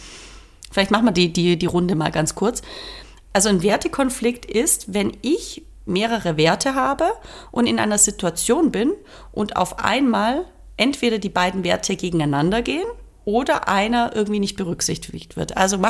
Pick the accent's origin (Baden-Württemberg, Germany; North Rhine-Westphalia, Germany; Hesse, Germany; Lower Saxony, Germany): Baden-Württemberg, Germany; born there; Ich bin gebürtige Schwäbin